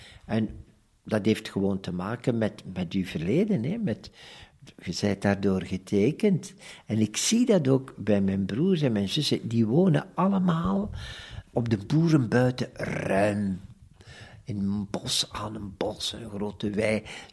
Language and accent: Dutch; Kieldrecht, Flanders, Belgium; Ik ben afkomstig uit het Waasland. Kieldrecht, om precies te zijn. Ik ben dan daar in de buurt in Sint-Niklaas op college geweest.